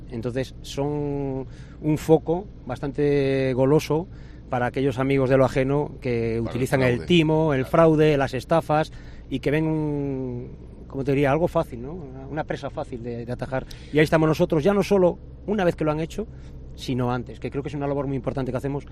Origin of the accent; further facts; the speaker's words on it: Porto do Son, Galicia, Spain; yo soy de Galicia, he nacido en Porto do Son, cerca de Noia, he vivido muchos años.